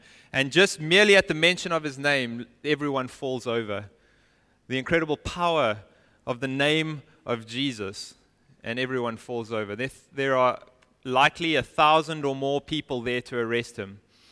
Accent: South Africa; moved away as an adult; We're South African, so Thanksgiving is only something we've started celebrating since we've been here.

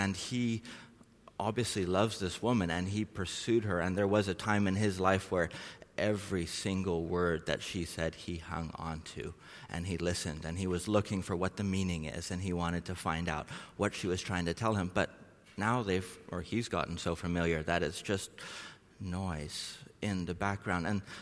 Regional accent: Norway; now in Thailand; Anyway, so I'm originally from Norway, but don't ask me a whole lot about Norway, please. Thailand, I'll be a bit more familiar with that.

